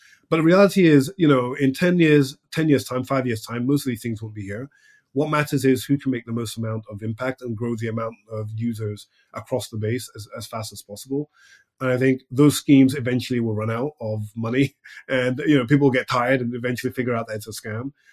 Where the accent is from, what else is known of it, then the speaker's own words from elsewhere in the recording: Nigeria; I was originally born and raised in Nigeria, a company that really struggles financially.